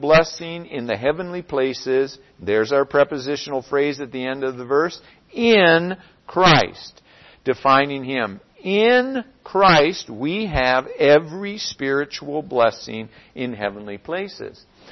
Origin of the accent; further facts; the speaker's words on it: Seward, Alaska, United States; now in Twin Cities, United States; We come from Seward, Alaska, 3,000 people, summer may be triple that or so. Zero stoplights in the city. So we come here and it's a hyperdrive.